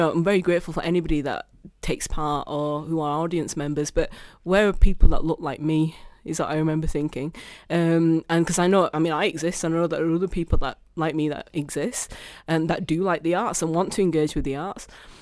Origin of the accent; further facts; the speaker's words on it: Bradford, Yorkshire and the Humber, United Kingdom; because obviously I'm from Bradford. I'm very proud of being from Bradford.